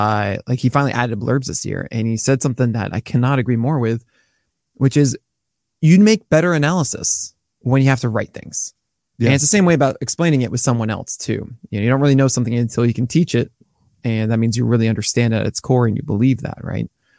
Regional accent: New York, United States; I'm born and raised in New York.

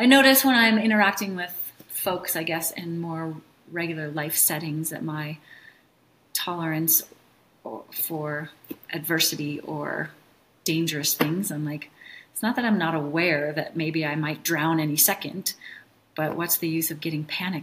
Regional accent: Minnesota, United States; And again, growing up in Minnesota, it wasn't the most available sport

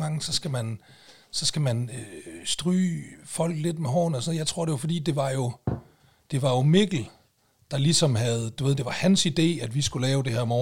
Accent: Aalborg, North Denmark Region, Denmark; Har du hørt, at mine forældre de flytter fra Aalborg

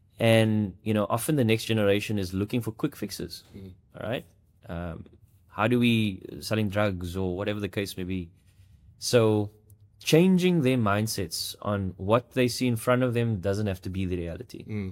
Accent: Mitchell's Plain, Western Cape, South Africa; I'm from Mitchell's Plain in Strandfontein.

